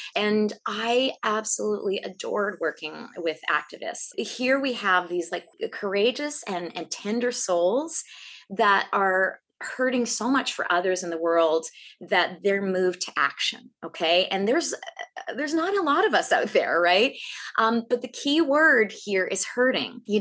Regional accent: Brandon, Manitoba, Canada; now in Toronto, Canada; geographically, I come from the Wheat City, Brandon, Manitoba. That's where I was born and raised. I'm now based in Toronto.

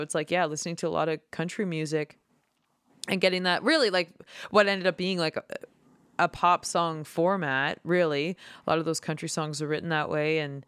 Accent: Mortlach, Saskatchewan, Canada; I grew up in Mortlach. That's what my peers listened to, and that's what I was exposed to.

